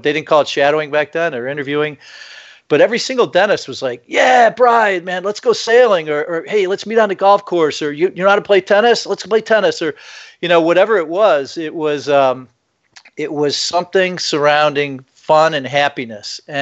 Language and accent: English; Illinois, United States; I guess a short biography of my life is I grew up in the Midwest outside Chicago.